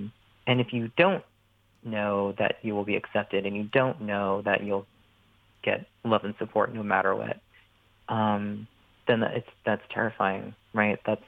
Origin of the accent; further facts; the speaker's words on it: New York, United States; And I grew up outside New York City. You know, I was like 20 miles outside New York, and it's a very, macho, Catholic, just kind of like old school New York suburb